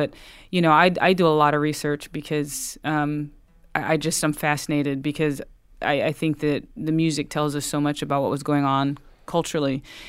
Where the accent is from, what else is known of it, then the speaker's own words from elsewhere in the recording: North Carolina, United States; I grew up in the Piedmont, North Carolina, and I was surrounded by bluegrass music